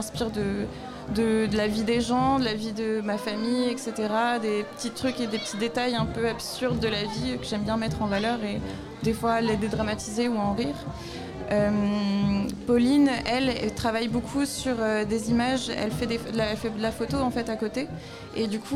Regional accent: Auvergne-Rhône-Alpes, France; now in Brussels, Belgium; Moi, je viens du Vercors

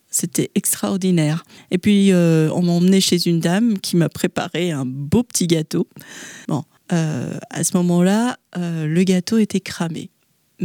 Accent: Antananarivo, Analamanga, Madagascar; Alors, je viens de Madagascar, de la capitale, Antananarivo.

